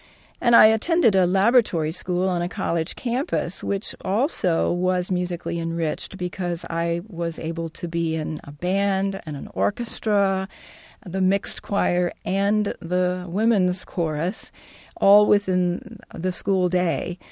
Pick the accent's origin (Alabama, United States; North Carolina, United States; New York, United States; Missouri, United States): Missouri, United States; I grew up in Missouri and on a farm. Not in a particularly musical family, but in a particularly musical culture.